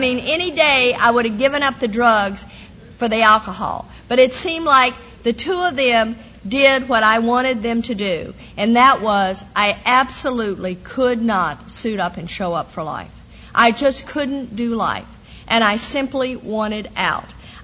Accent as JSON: {"language": "English", "region": "the South", "country": "United States", "tie": "born or raised there", "said": "And I am one of these women that was born and raised in the South."}